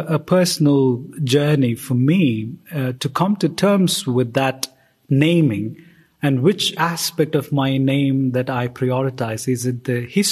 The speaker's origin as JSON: {"language": "English", "country": "India", "said": "There are places where I will not be welcome here, even though I'm in a different country. But I, as an Indian Christian, I won't be welcome in certain places because my name signifies that I am a Dalit."}